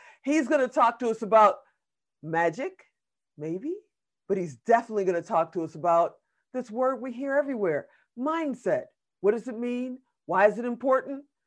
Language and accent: English; Chicago, Illinois, United States; And you know, I'm from Chicago. I am totally, you know, the Bulls through and through.